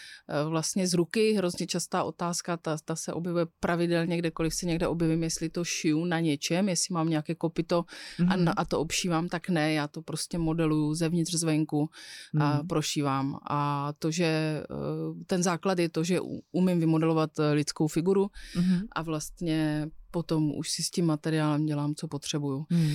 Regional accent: Opava, Moravian-Silesian Region, Czechia; born there; v Opavě, to je moje rodné město

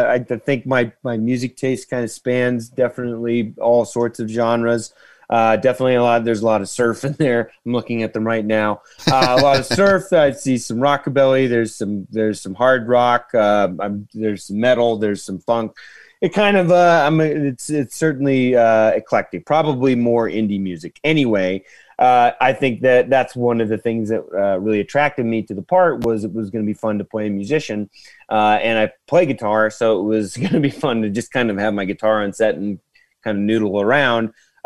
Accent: Marysville, California, United States; We're doing that in my hometown next month up in Northern California in Marysville, Yuba City. It's north of Sacramento.

